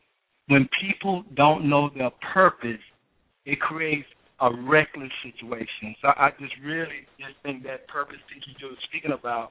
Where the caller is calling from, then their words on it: Alpharetta, Georgia, United States; I'm calling from Alpharetta.